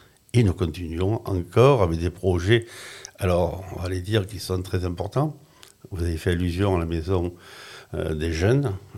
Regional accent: Lagnes, Provence-Alpes-Côte d'Azur, France; now in Mormoiron, France; Or, moi, je suis natif de Lay-sur-Sorgue.

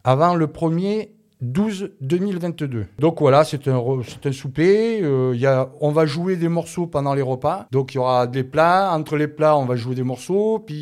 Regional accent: Carpentras, Provence-Alpes-Côte d'Azur, France; Je suis de Carpentras

